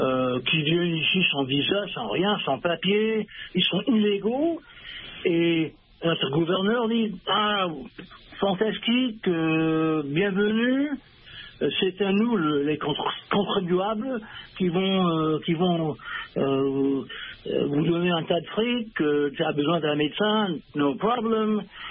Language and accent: French; California, United States; Alors, je suis américain, tout me dit en Californie, mes études en Californie, donc américain 100%